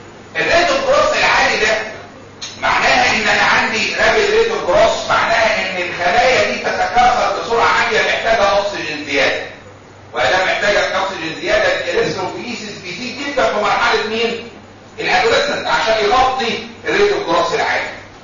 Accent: Egypt; ما زالت موجوده عندنا في مصر في بعض الاماكن الريفيه

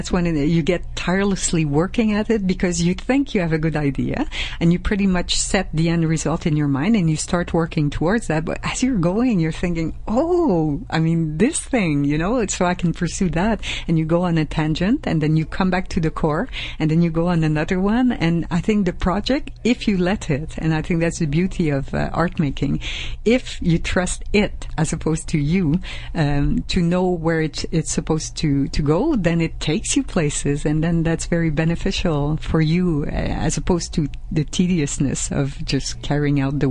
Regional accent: Montreal, Quebec, Canada; English is a second language; because I'm from Montreal and we never spoke English, a little English we had at school.

